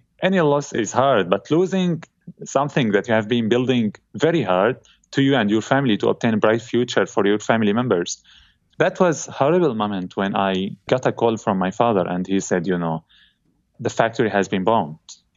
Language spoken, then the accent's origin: English; Syria; now in Canada; we tell the others that we are Syrian Canadian, and it's all reflected in our chocolate pieces.